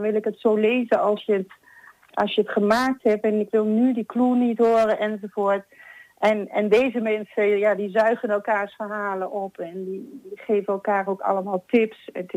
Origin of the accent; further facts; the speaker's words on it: Netherlands; Nou, we zijn Nederlanders en iedereen heeft wel een beetje passie voor de eilanden.